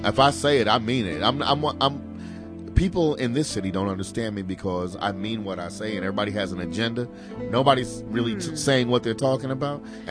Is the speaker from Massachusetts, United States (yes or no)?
no; California, United States; Let me explain something. I'm from Southern California.